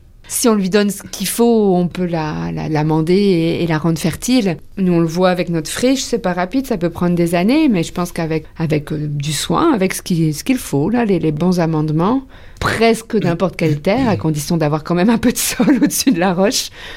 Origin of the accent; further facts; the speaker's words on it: Nouvelle-Aquitaine, France; Moi, je viens de l'ouest de la France, du Poitou des Deux-Sèvres, en fait, pour être plus précise. Ça fait que c'est pas très, très loin de l'océan Atlantique, c'est au centre de la France.